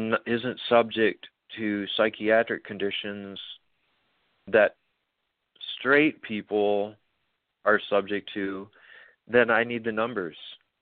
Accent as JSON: {"language": "English", "region": "South Dakota", "country": "United States", "said": "I'm from South Dakota."}